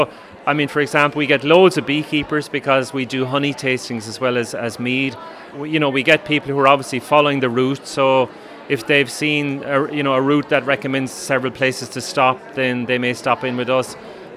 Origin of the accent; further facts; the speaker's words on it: Munster, Ireland; originally I'm from West Cork